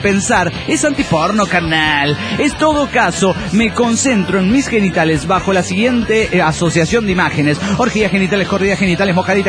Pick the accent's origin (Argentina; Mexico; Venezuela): Mexico; Puebla; also born or lived in Mexico City; yo nací en Chilangolandia. Yo soy de Feño, pero a los pocos meses ya vine para Puebla.